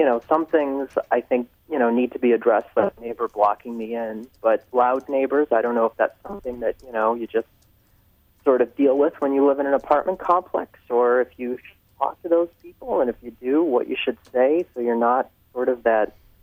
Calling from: Austin, Texas, United States; Hi, I am calling from Austin.

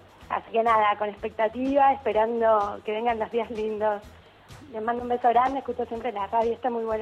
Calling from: San Isidro, Buenos Aires Province, Argentina; de San Isidro.

